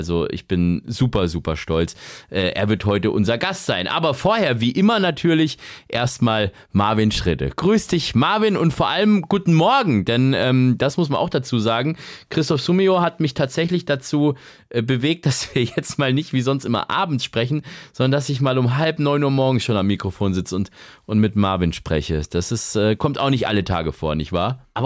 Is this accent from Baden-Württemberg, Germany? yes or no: yes; Baden-Württemberg, Germany; Aber ich bin ja Schwabe und man sagt, mit 40 wird der Schwabe gescheit.